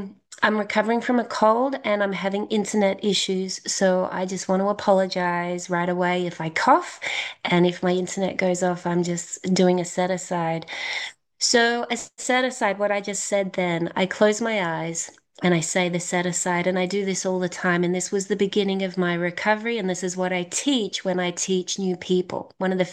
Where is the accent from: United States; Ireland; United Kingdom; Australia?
Australia; Melbourne, Victoria; I am from Melbourne, Australia. I've been in program since I was 21. I'm now over 50